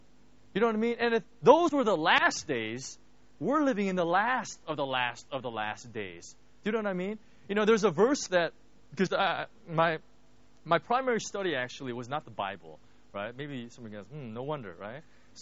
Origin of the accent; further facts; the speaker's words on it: United States; like when I was raised in the United States, I had to go through this all the time.